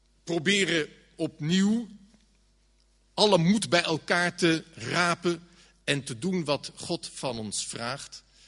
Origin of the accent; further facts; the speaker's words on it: The Hague, South Holland, Netherlands; In Den Haag, waar ik vandaan kom, Scheveningen eigenlijk, Scheveningen Den Haag, kijk, daar was voor ons huis lijn 10, de tram die daar stopte.